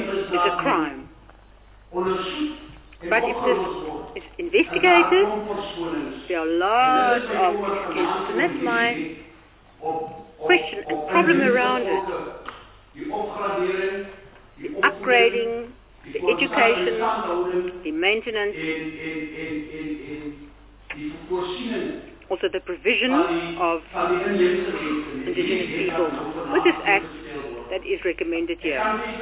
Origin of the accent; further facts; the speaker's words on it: Oudtshoorn, Western Cape, South Africa; I come from Oudtshoorn.